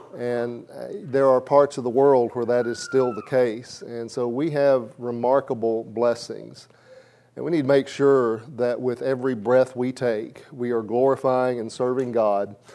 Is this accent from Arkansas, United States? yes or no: yes; Blytheville, Arkansas, United States; But anyway, I grew up in Blytheville, Arkansas, which had an Air Force base.